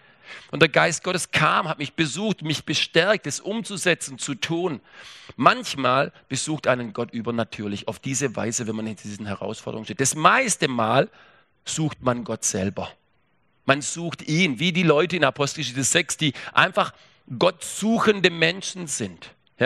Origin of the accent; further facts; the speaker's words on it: Baden-Württemberg, Germany; So, ich bin Schwabe